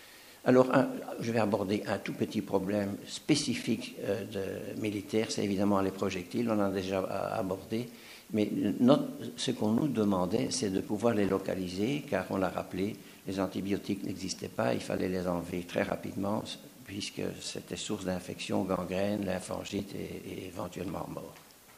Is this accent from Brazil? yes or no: no; Belgium; Vous savez que je viens de Belgique